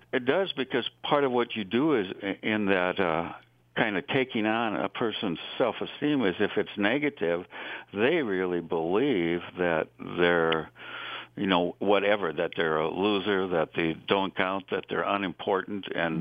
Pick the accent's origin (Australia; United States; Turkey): United States; Midwest; again, kind of being a Midwesterner, there's that stigma of getting help, which is kind of threatening to a lot of people.